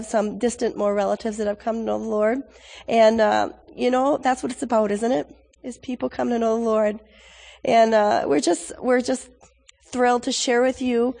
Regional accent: Twin Cities, Minnesota, United States; I'm from the Twin Cities.

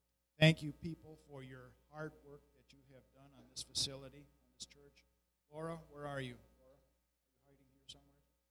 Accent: Wisconsin, United States; But born and raised in Wisconsin. Okay? Went to school in Missouri at Evangel. Worked in television in South Dakota for 24 years

